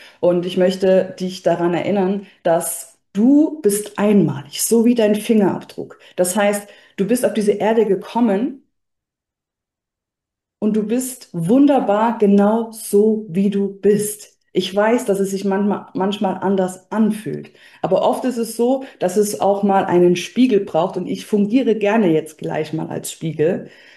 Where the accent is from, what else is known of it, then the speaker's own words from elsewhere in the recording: Leipzig, Saxony, Germany; born there; now in Würzburg, Germany; wohne in Würzburg mit meinem Partner und meiner Hündin Lexi. Und ich bin gebürtig eigentlich aus Leipzig, bin quasi zugezogen